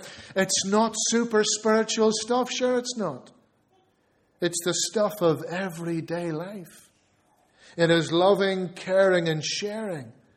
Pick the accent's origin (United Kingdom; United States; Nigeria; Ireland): Ireland; Dublin, Leinster; I grew up in Dublin